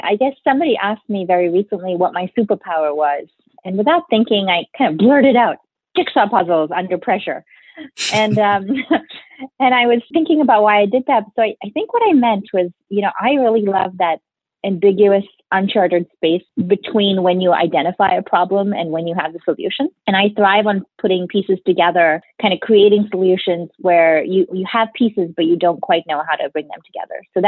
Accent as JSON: {"language": "English", "town": "Bangalore", "region": "Karnataka", "country": "India", "tie": "born or raised there", "said": "Sure. I was born and raised in Bangalore, India, where I spent the first 17 or so years of my life."}